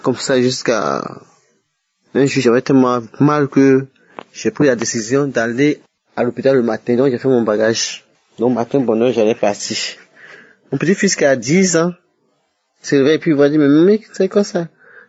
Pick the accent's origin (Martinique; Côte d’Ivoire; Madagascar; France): Côte d’Ivoire; Je suis une Ivoirienne de 62 ans et je vis en Côte d'Ivoire.